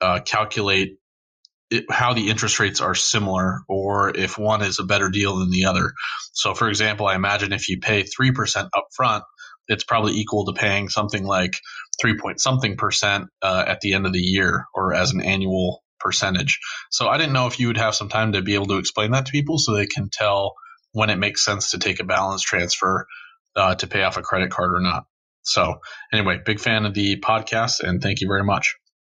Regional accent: Denver, Colorado, United States; I'm from Denver, Colorado.

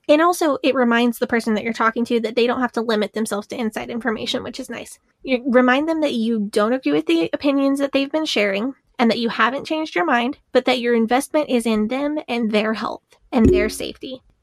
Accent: Southern United States, United States; I'm from the South and from the Baptists. I know about Jeff Foxworthy.

